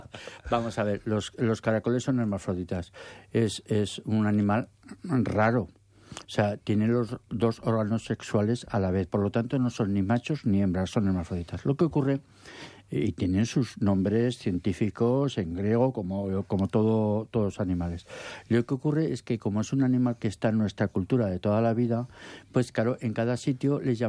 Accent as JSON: {"language": "Spanish", "town": "Ejea de los Caballeros", "region": "Aragon", "country": "Spain", "said": "Incluso en Egea, que yo soy de Egea"}